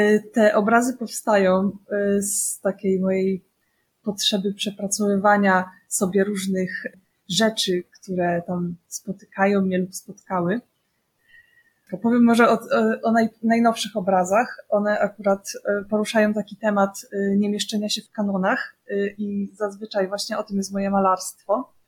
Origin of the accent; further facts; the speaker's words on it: Radoszyce, Subcarpathian Voivodeship, Poland; moved away; Ja się wychowywałam właśnie w Radoszycach, to jest taka mała wieś na Podkarpaciu, już w sumie w Bieszczadach, w konserwatywnej rodzinie.